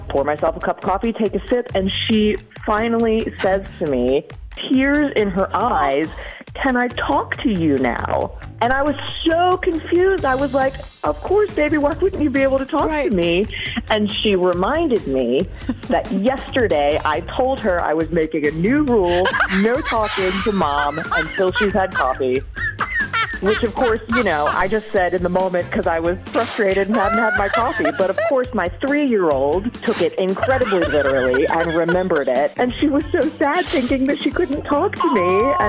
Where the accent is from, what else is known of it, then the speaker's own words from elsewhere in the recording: Cottage Grove, United States; I'm from Cottage Grove.